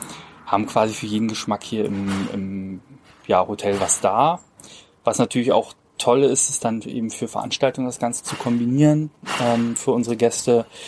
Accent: Cottbus, Brandenburg, Germany; 28 Jahre alt, komme aus der Region. Ich bin gebürtiger Cottbusser

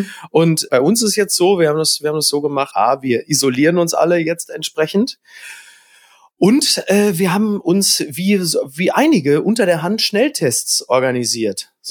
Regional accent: Castrop-Rauxel, North Rhine-Westphalia, Germany; dass das Stadtfest in meiner Heimatstadt Castrop-Rauxel abgesagt ist

